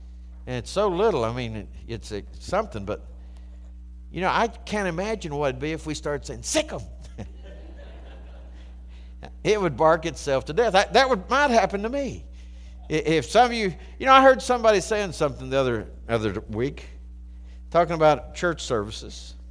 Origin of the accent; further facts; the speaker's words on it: Valdese, North Carolina, United States; also born or lived in Rutherfordton; now in Morganton, United States; And we lived in Rutherfordton for 14 years. And then God called us to come here to Morganton. And I grew up over in Valdez. Went to school at Drexel High School.